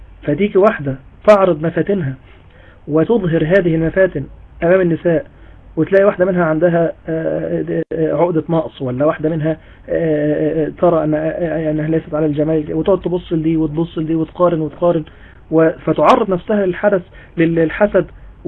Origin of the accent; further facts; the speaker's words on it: Egypt; وأنا الراجح عندي إن ميعاد الفجر عندنا في مصر مش هو الفجر الصادق.